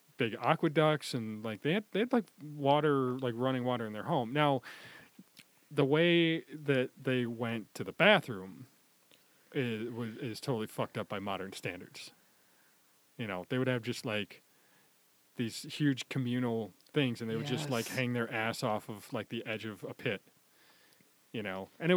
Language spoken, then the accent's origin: English; Wisconsin, United States; I like a brandy old-fashioned because I'm from Wisconsin. That's the way we do it here.